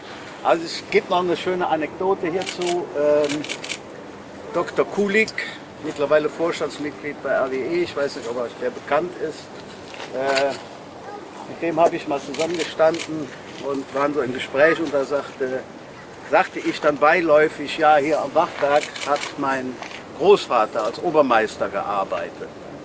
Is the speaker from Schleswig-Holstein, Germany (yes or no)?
no; Frechen, North Rhine-Westphalia, Germany; ich bin aus Frechen, sitze auch hier im Stadtrat. Bin ganz in der Nähe dieser Fabrik geboren